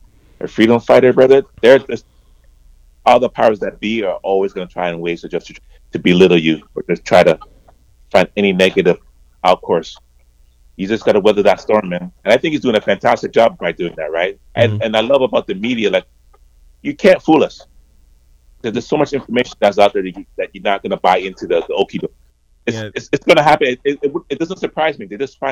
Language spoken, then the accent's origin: English; Toronto, Ontario, Canada; we're from Toronto